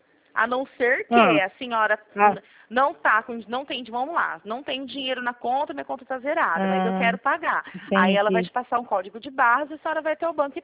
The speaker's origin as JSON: {"language": "Portuguese", "town": "Campinas", "region": "São Paulo", "country": "Brazil", "said": "Não, eu sou de Campinas."}